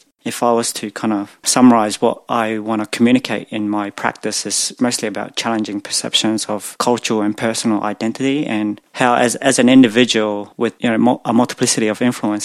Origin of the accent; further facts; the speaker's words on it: Australia; draws on my Hmong heritage, infused with my experiences growing up, being born in Australia and growing up in Australia.